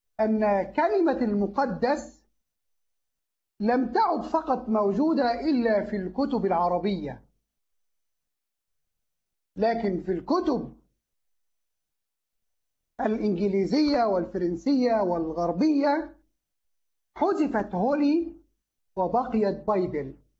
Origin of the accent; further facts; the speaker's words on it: Egypt; عبارة بتفكرنا أيام وجود الأتراك عندنا في مصر